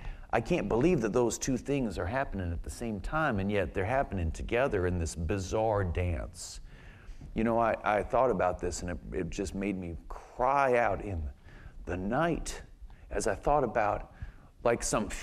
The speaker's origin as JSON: {"language": "English", "region": "the South", "country": "United States", "tie": "born or raised there", "said": "You know, when I grew up in the South, I never thought that those would ever come down."}